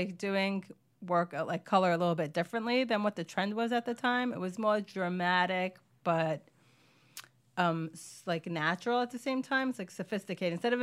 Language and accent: English; Brooklyn, New York, United States; Just applied it. Brooklyn